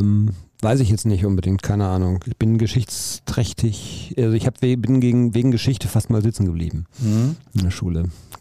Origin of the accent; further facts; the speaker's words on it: Herbern, North Rhine-Westphalia, Germany; also born or lived in Werne; Ja, im benachbarten Herbern, was zu Aschebeck gehört.